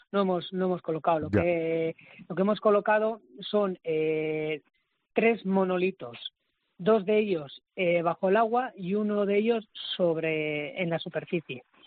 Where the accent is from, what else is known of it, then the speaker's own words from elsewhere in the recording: Basque Country, Spain; De Bilbao y de Eibar, que quede claro, ¿eh?